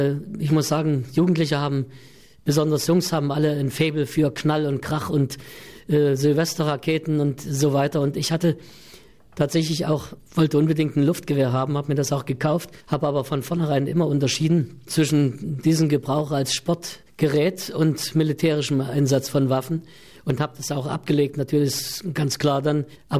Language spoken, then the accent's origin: German; Leipzig, Saxony, Germany; born there; Und da bin ich hier in Leipzig in einer Klinik geboren